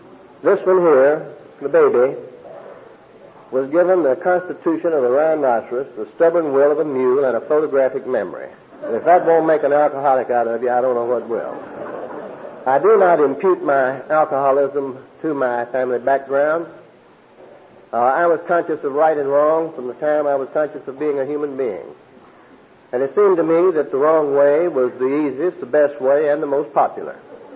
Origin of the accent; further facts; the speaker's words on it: North Carolina, United States; born there; I was born on Groundhog Day back in the mountains of North Carolina.